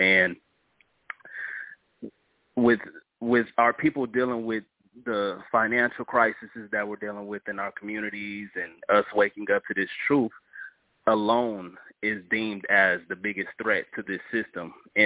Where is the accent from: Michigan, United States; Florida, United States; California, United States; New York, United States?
California, United States; Los Angeles; I'm from the Los Angeles area.